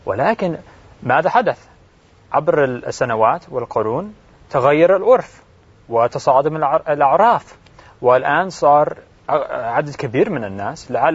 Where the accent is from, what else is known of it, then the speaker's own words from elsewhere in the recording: United States; عندنا في أمريكا البلد بلد ليس له دين رسمي